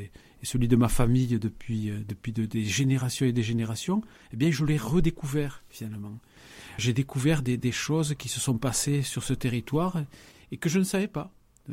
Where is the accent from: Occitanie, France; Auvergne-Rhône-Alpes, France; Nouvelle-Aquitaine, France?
Occitanie, France; je suis du Nébouzan et du Comminges.